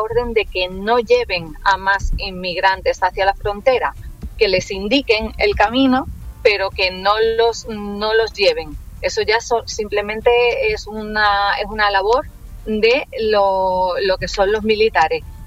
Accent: Ceuta, Spain; yo soy de aquí, yo soy de Ceuta, nacida en Ceuta, tengo aquí a toda mi familia

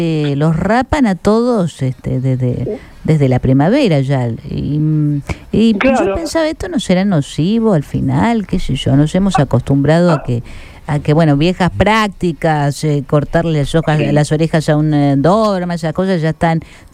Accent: Rosario, Santa Fe, Argentina; Claro, sí, yo soy de Rosario, así que sé de lo que hablas. Ahora estamos acá en otra ciudad, claro.

